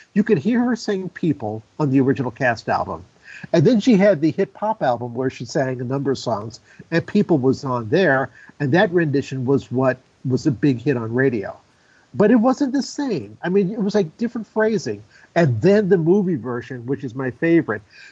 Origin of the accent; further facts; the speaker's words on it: Los Angeles, California, United States; I was growing up in South Central LA. And I was in the third grade.